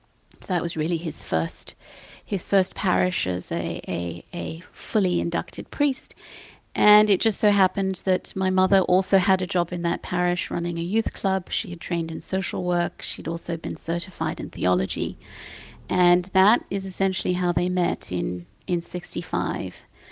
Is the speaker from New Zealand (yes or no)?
no; England, United Kingdom; born there; I was born in England, and after my parents retired, they returned to London. And so my husband and I are currently ensconced in this little flat in southwest London